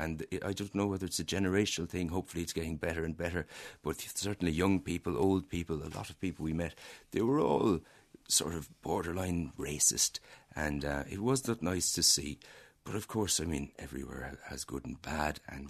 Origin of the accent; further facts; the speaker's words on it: Ireland; being Irish